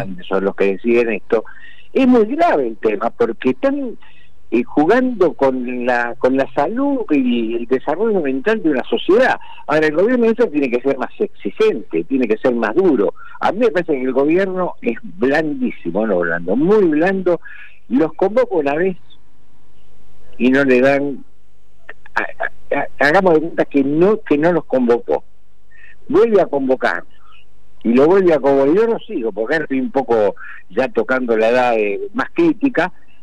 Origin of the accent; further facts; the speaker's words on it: Argentina; como argentinos, como seres humanos, como empresarios